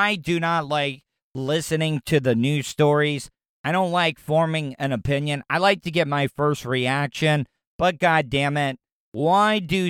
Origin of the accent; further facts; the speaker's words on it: the South, United States; growing up in the South, you know, we all get that stereotype of our family tree is just a straight line.